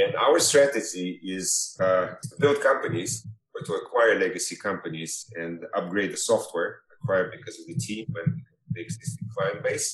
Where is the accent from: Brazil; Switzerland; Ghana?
Switzerland; also born or lived in New York; now in Miami, United States; in Miami, and my background is banking and also building technology for banks. I grew up in Switzerland, but I'm and also New York, and back to the U.S. 5 years ago. And my ancestors were Russian aristocrats and also Ashkenazi Jews.